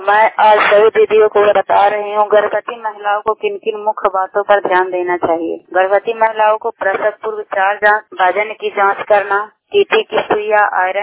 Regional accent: Tarapur, Bihar, India; ग्राम तारापुर का हूँ, पंचायत अमनार खास, प्रखंड कंगसराय, जिला नालंदा का निवासी हूँ।

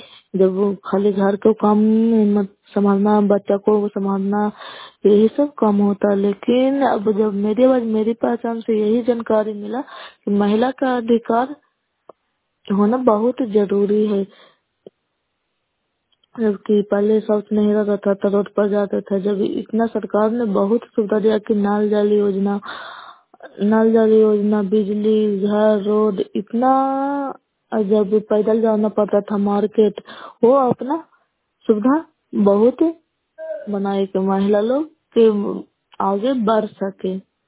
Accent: Bihar, India; मैं नालंदा जिला नगर Musab block कोयला पंचायत की निवासी हूँ।

